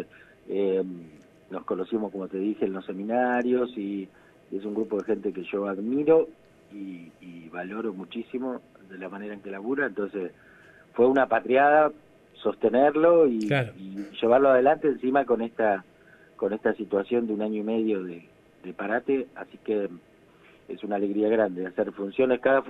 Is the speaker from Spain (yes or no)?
no; Buenos Aires Province, Argentina; yo soy de capital, de Buenos Aires, de zona oeste en realidad, de la provincia, y estoy yendo para allá.